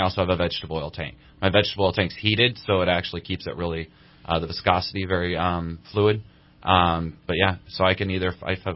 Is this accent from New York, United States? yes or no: no; Cottonwood, California, United States; also born or lived in Sacramento; I grew up in Cottonwood, California, and then graduated from West Valley High School, moved down to Sacramento, went to culinary school, was a chef down there for 7 years.